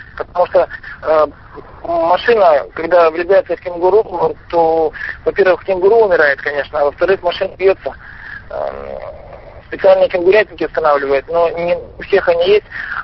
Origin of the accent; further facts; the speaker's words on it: Russia; «Да, говорю, я из России».